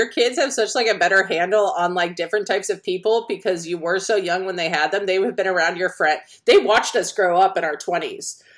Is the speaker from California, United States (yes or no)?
yes; Pleasanton, California, United States; Like I grew up in Pleasanton, California. There's a ton of money there, okay?